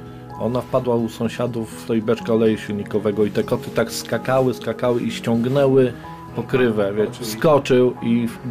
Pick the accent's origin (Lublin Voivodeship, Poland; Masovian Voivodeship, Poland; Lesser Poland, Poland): Masovian Voivodeship, Poland; Warsaw; Ja pochodzę z Warszawy, Ania pochodzi z Lubelszczyzny. Ania mnie wyrwała z Ursynowa, gdzie się wychowałem, dokładnie tam, gdzie kręcono Alternatywy 4.